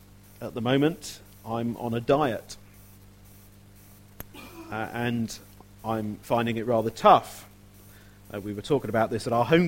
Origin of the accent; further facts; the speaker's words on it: United Kingdom; My passport says I'm British.